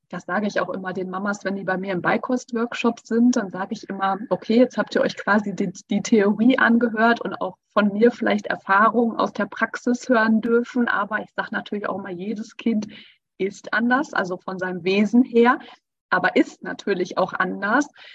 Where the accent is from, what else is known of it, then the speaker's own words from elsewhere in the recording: North Rhine-Westphalia, Germany; weil ich auf einem Bauernhof groß geworden bin in Ostwestfalen